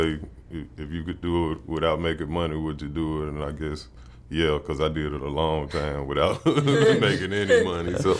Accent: Florence, Alabama, United States; Yeah, born and raised in Florence.

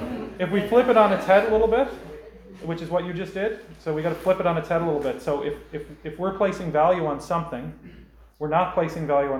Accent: Glace Bay, Nova Scotia, Canada; this is very similar to my experience growing up in Glace Bay

